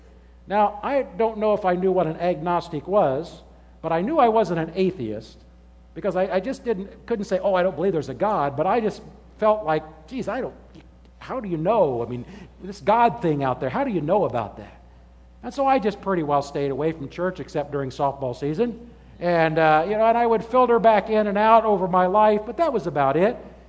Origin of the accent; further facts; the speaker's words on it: Logansport, Indiana, United States; I grew up in Logansport. At Logansport, you're either Catholic or something else.